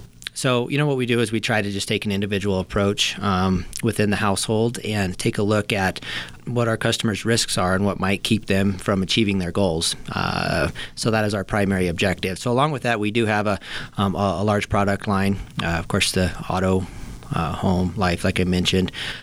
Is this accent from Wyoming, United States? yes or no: yes; Lander, Wyoming, United States; also born or lived in San Diego, United States; So I grew up in Lander, and then like most high school students, thought it was the worst place in the world and moved away for about 14 years. I went to Laramie for 5 years